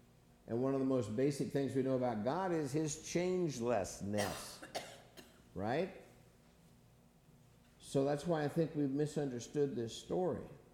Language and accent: English; Texas, United States; big as Dallas, as I would say, because I'm from Texas, in rust.